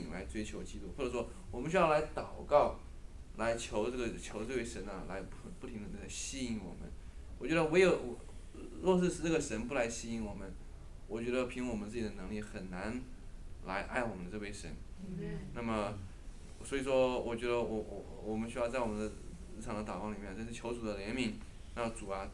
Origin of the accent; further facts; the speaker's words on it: China; 我中国人